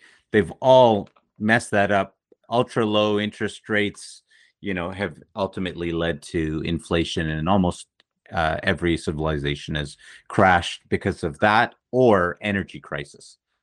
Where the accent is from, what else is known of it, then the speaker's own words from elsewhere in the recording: Toronto, Ontario, Canada; I grew up in Scarborough, and I grew up in a rough neighborhood, and I actually kind of got raised on the streets to some degree.